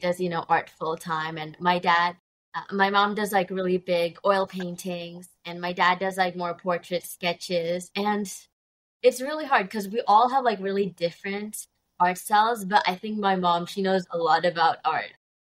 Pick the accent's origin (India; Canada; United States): India; Kerala; growing up in India, I cherish both like the Kochi and Palakkad, you know, backgrounds, because my mom was from Kochi, dad was from Palakkad.